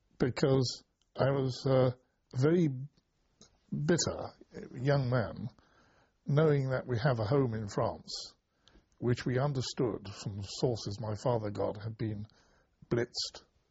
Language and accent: English; London, United Kingdom; born there; I was born in Dulwich, London.